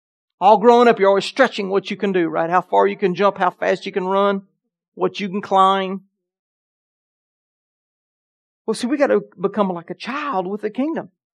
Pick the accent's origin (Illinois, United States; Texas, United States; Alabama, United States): Alabama, United States; I grew up in Alabama, and Helen Keller, her ministry was still active when I was a boy in Alabama.